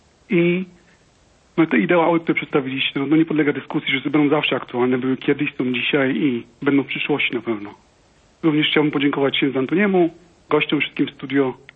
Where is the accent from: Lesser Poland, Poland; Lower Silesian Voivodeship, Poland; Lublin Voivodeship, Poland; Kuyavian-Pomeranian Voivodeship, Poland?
Kuyavian-Pomeranian Voivodeship, Poland; Bydgoszcz; Ja pochodzę z Bydgoszczy